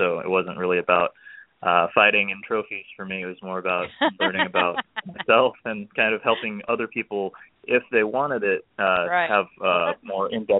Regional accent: Omaha, Nebraska, United States; also born or lived in South Korea; I was raised in Omaha, Nebraska, and let's go back a little bit further than that. I was actually adopted as an infant from South Korea, so I was raised in Omaha, Nebraska, by my parents now.

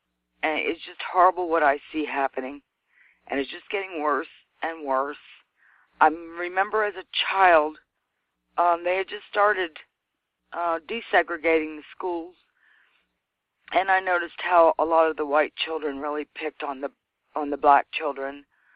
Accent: Virginia, United States; also born or lived in New England; I live in the Shenandoah Valley in Virginia. I'm from Virginia, so I've lived here most of my life.

